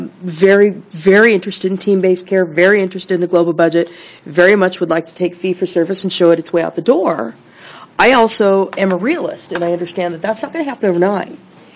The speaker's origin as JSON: {"language": "English", "region": "Oregon", "country": "United States", "said": "I come from Central Oregon, one of the greatest places on the planet to live."}